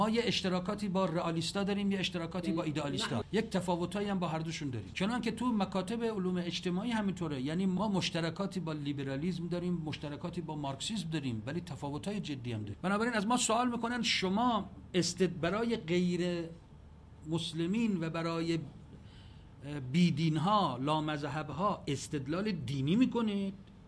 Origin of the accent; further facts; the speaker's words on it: Iran; اونجا یک مرتاض هندی گفت کجایی هستی؟ گفتم ایران